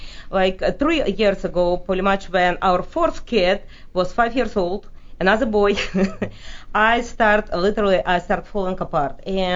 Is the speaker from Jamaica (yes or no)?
no; Russia; accent: Russian; English is a second language; now in United States; And me being immigrant, you know, with actually you can probably hear my Russian accent still very heavy.